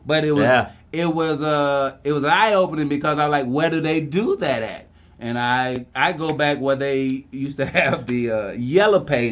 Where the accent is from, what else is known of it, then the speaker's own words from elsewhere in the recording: Carrollton, Georgia, United States; like I used to host like a night in my hometown right outside, it's called Carrollton, Georgia.